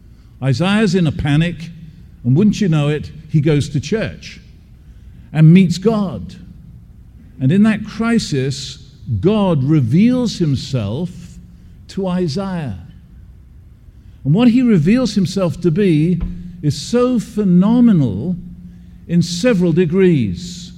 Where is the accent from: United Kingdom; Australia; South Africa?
United Kingdom; England; I am English. Yeah, that's how I talk.